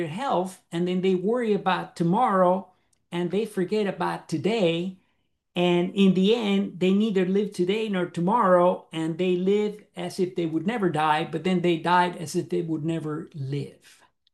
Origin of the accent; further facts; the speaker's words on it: Caracas, Capital District, Venezuela; growing up in Caracas, Venezuela?